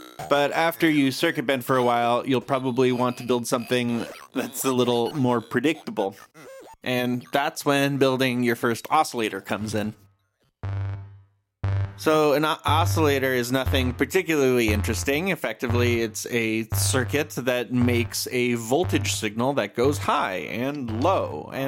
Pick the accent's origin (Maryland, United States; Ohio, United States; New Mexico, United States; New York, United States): New York, United States; So I grew up in New York listening to WFMU.